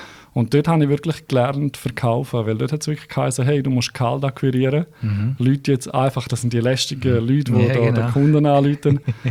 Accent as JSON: {"language": "German", "region": "Graubünden", "country": "Switzerland", "tie": "born or raised there", "moved": "as an adult", "lives_now": "Zurich, Switzerland", "said": "ich habe in Graubünden gelebt, bin aufgewachsen in Graubünden. Ich war lange in der Finanzbranche in Graubünden und bin dann vor 3 Jahren auf Zürich gegangen. Und in Zürich als Bündner fällst du natürlich auf"}